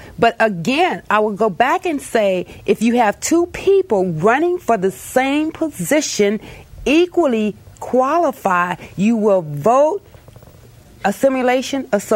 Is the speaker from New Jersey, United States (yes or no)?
no; Chicago, Illinois, United States; born there; I was born in Chicago, Illinois.